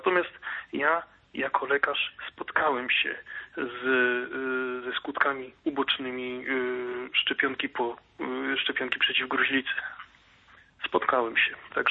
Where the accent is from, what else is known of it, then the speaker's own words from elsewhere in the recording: Kuyavian-Pomeranian Voivodeship, Poland; Ja jestem lekarzem z Kujawsko-Pomorskiego.